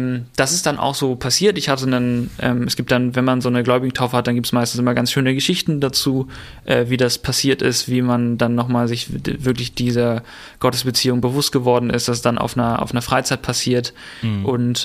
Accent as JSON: {"language": "German", "region": "Hamburg", "country": "Germany", "tie": "born there", "also_born_or_lived": "Bavaria", "said": "weil ich bin jetzt wieder gemeldet in Hamburg, bin geboren in Hamburg, aber das ist da so drüber geklebt, weil da noch meine bayerische Adresse auch noch drauf ist."}